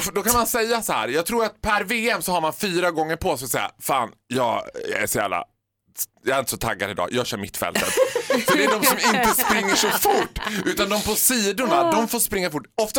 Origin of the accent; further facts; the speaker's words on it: Sweden; som svensk